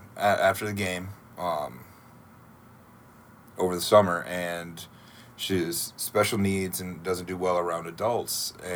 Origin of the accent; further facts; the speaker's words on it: Toledo, Ohio, United States; I grew up in the Toledo area, so I went to a lot of Mudhens games growing up at the old Ned Skelton Stadium